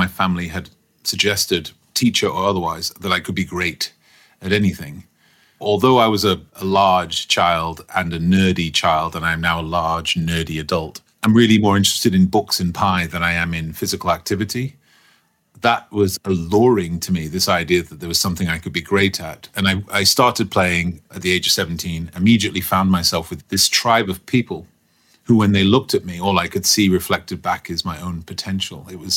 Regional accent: Stockport, North West England, United Kingdom; I grew up in Stockport in England, which is just a suburb. It's actually almost consumed by Greater Manchester now.

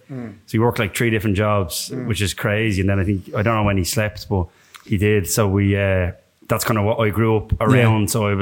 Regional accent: Dublin, Leinster, Ireland; So I grew up on a farm in Dublin. Yeah, in southwest Dublin.

